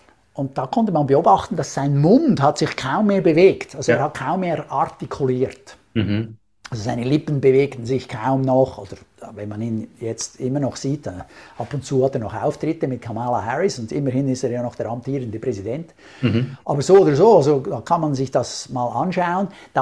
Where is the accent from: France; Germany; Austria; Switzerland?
Switzerland; Da haben wir als Schweizer eher Vorteile oder überhaupt die dialektstark sind, weil da ist tendenziell mehr Melodie drin.